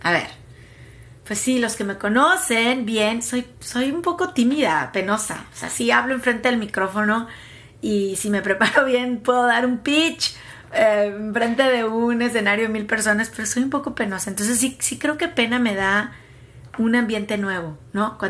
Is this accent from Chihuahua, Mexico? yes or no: no; Tampico, Tamaulipas, Mexico; also born or lived in Mexico City / California; now in Dallas, United States; ¿de dónde eres … ? Podría decir, soy de Tampico, soy de la Ciudad de México y soy de Dallas, ¿no? Del área metropolitana de Dallas, aunque viví un pedacito en California. De ahí soy.